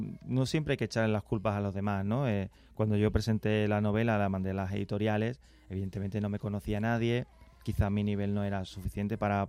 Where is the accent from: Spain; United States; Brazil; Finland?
Spain; Carmona, Andalusia; yo soy de Carmona y vivía en Carmona, pero mis abuelos eran sevillanos, vivían en Sevilla